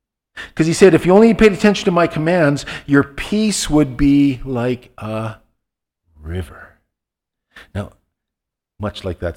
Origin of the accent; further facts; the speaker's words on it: Alberta, Canada; we're from Western Alberta. We know the beauty of clean water, of flowing water.